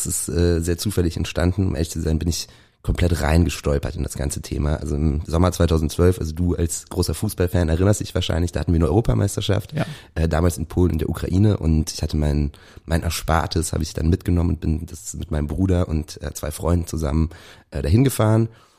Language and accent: German; Bonn, North Rhine-Westphalia, Germany; Wir kommen aus Bonn. Unsere Firma sitzt seit 2012 bzw. seit 2010 in der Bonner Innenstadt oder in der Bonner Altstadt und da sind wir aufgewachsen und groß geworden.